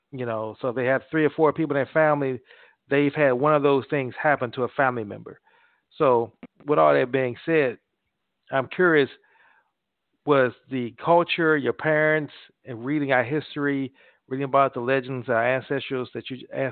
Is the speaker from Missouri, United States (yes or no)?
yes; St. Louis, Missouri, United States; I grew up in St. Louis, and I know the challenges in St. Louis coming up where we didn't really have many options in St. Louis.